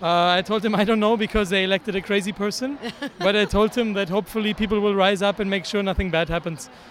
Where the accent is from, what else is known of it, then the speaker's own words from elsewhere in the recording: Germany; now in New York, United States; I'm from Germany doing my PhD here, or am here for my PhD in New York. and having lived all my life as a German